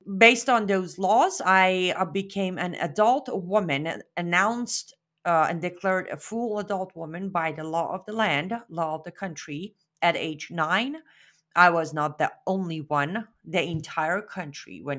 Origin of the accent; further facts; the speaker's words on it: Iran; I was born in 1983. Yes, I'm kind of old. I was born in Iran. Some of you might know it as Iran. And I was born after the Islamic Revolution of 1979, clearly. I pretty much was born and raised in the Islamic Republic of Iran in an Islamic family